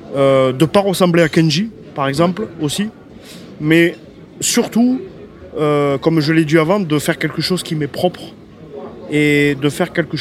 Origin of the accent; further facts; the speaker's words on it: Arles, Provence-Alpes-Côte d'Azur, France; Donc je prenais la guitare de mon frère et puis je venais dans les rues d'Arles